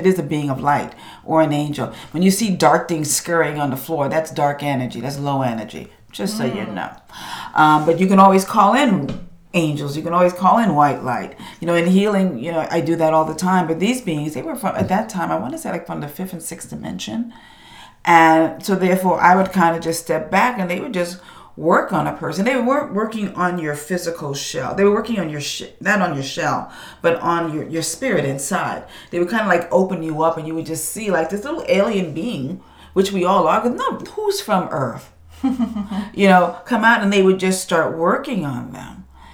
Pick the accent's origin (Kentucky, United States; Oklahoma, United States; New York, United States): New York, United States; My background, my family's Jamaican. I'm not Doreen Virtue. My family's Jamaican. I'm from New York.